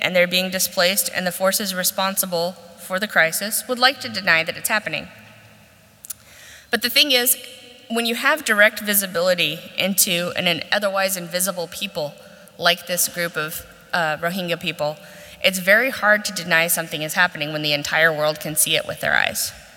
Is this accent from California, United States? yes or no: no; Texas, United States; I'm from Texas in the United States